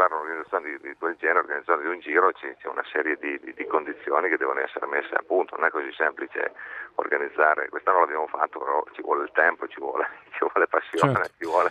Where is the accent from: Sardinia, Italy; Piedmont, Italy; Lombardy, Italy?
Piedmont, Italy; Io sono piemontese, io amo, sì.